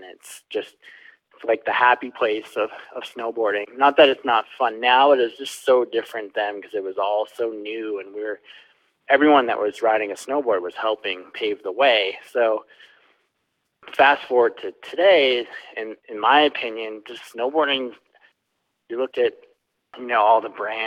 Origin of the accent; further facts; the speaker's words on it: New Hampshire, United States; Yeah, so I grew up in the White Mountains of New Hampshire, and I started snowboarding in 1987.